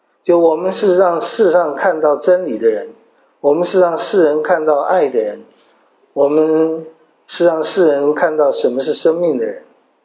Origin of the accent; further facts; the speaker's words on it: China; 怎么不拣选我们中国人？